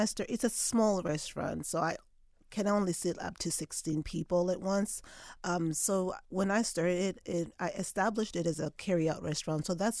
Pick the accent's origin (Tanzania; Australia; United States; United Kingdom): Tanzania; Zanzibar; I come from Zanzibar. So that's where the spices, Zanzibar is known for their spices, the Spice Island. That's what it's called.